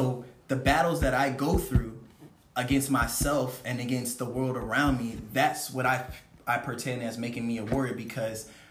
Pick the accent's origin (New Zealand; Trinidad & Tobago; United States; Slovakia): United States; Virginia Beach, Virginia; Virginia Beach, Virginia.